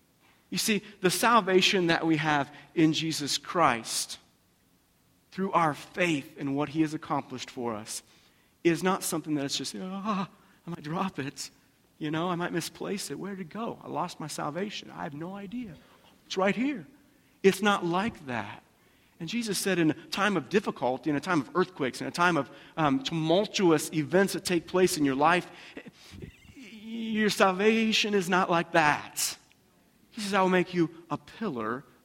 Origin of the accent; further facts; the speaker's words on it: Pensacola, Florida, United States; I see also the location where I was born, Pensacola, Florida. I'm from Florida.